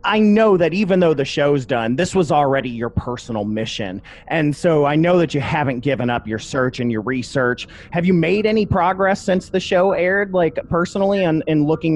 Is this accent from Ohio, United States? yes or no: yes; Toledo, Ohio, United States; Yeah, I'm from Toledo, Ohio.